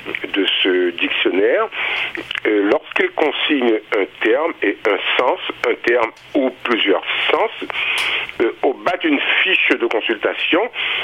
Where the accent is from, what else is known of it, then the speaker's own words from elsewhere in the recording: Haiti; j'ai fait une recherche à partir du mot « dodine » que j'ai connu durant mon enfance en Haïti